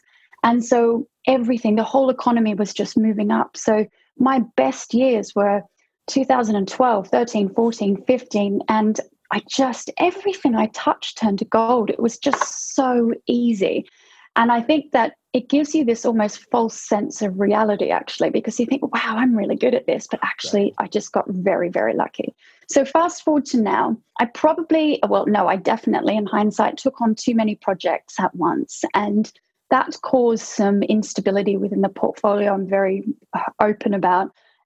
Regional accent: Australia; now in United Kingdom; Well, I'm Australian, actually, and I moved over to the UK.

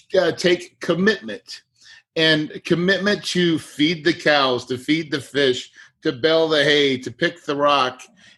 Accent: West Plains, Missouri, United States; I grew up in West Plains, Missouri in the Ozarks, just like you see on the Ozarks in Netflix, that type of Ozarks, on a country farm, 180 acres.

